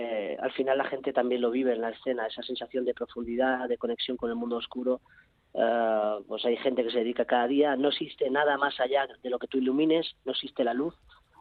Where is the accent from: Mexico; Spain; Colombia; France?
Spain; Barcelona, Catalonia; Paco y yo somos de Barcelona, somos una compañía radicada en Barcelona